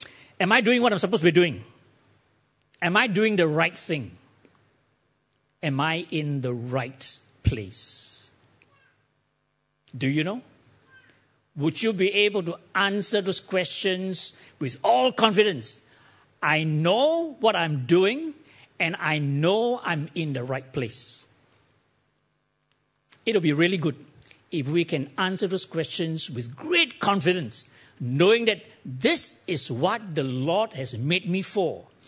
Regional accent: Taiping, Perak, Malaysia; Last week I was back in my hometown in Taiping, so this week I'm here with you.

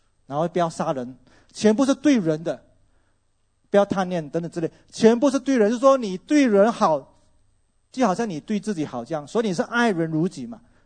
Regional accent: Malaysia; 但是这个是我们马来西亚人都知道的事情。

